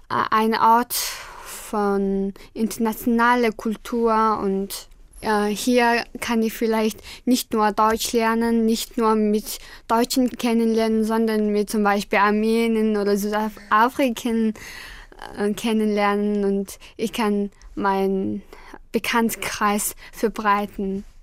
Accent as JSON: {"language": "German", "region": "Ulaanbaatar", "country": "Mongolia", "second_language": "German", "lives_now": "Germany", "said": "Und in Ulaanbaatar, in meiner Heimat, ist es heiß, aber es ist immer windig."}